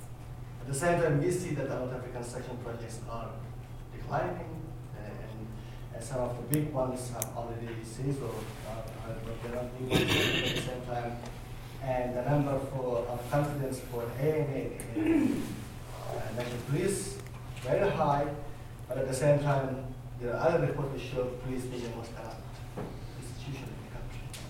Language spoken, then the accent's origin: English; Afghanistan; I am from Afghanistan. I arrived in September from Kabul.